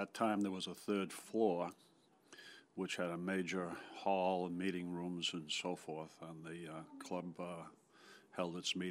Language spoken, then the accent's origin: English; Concord, Massachusetts, United States; now in Stowe, United States; I was born in Concord, lived initially on 17 Grant Street, moved to Neshottoc Hill in the 50s, resided there until I was married, and then moved to Stowe after that.